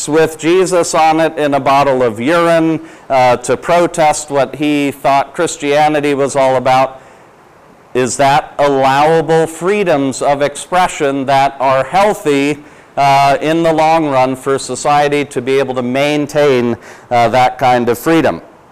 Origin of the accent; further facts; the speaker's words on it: Canada; I do. I'm Canadian.